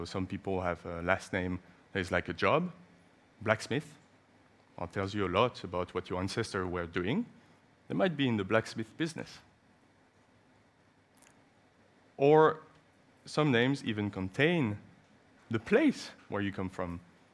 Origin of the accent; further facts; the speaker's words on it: France; English is a second language; if you see myself … well, you know, there are many chances that I'm from France